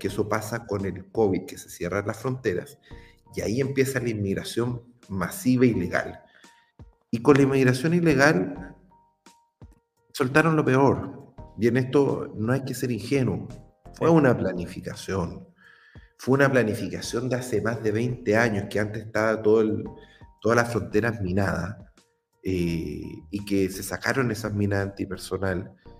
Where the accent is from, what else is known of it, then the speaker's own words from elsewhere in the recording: Antofagasta, Chile; yo soy de Antofagasta